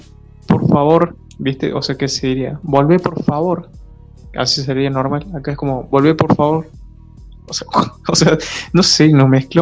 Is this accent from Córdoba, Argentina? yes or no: yes; Córdoba, Argentina; Y yo como cordobés, ¿viste?